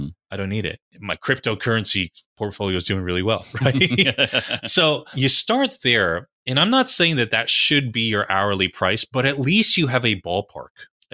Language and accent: English; New Jersey, United States; also born or lived in New York City; Hockey's not big where I grew up in New Jersey, New York City.